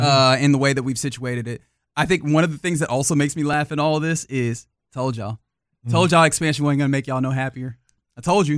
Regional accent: Austin, Texas, United States; I grew up in Austin, and so I spent at least my high school years in Austin.

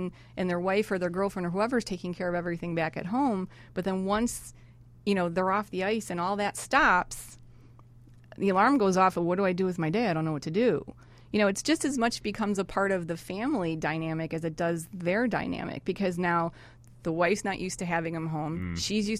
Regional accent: Chicago, Illinois, United States; now in Buffalo, United States; I'm from Chicago originally.

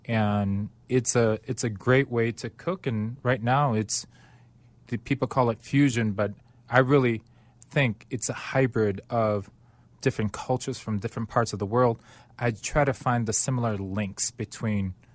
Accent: Chicago, Illinois, United States; Growing up in Chicago, went to grade school, high school, and I decided junior in high school, I need to find something that I'm good at or need to go to college.

